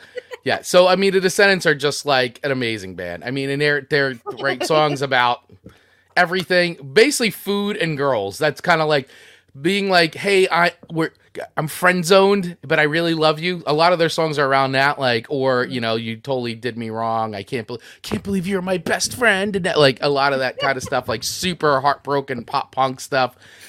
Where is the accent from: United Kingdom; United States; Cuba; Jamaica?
United Kingdom; Scotland; I'm Scottish. I can't sing that fast.